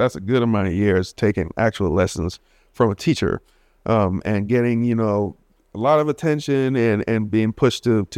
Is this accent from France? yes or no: no; Trinidad & Tobago; Because I was always like, when I was growing up in Trinidad as a really young kid, I was always like, I wanna play Caribbean music only.